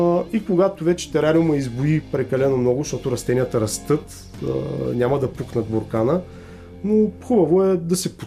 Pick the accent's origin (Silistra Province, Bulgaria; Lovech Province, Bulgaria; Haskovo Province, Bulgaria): Silistra Province, Bulgaria; Silistra; аз съм от Силистра, не знам дали го споменахме по-рано, но моето семейство живее в Силистра и те са търговци. Моето семейство има бизнес с верига хранителни магазини.